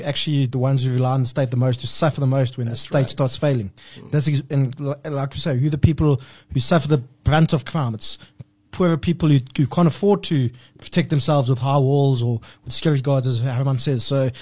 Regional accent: Gauteng, South Africa; accent: East Rand; Yeah, there comes my East Rand accent, license.

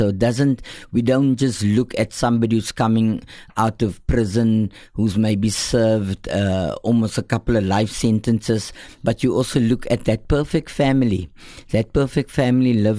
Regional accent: Hanover Park, Western Cape, South Africa; born there; I was born in Hanover Park, at Hanover Park Day Hospital.

